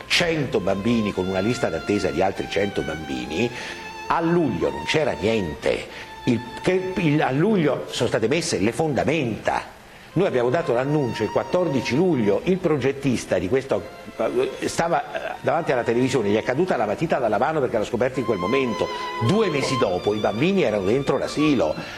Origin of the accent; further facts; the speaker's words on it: L'Aquila, Abruzzo, Italy; Come aquilano, quindi parlo da testimone e non da giornalista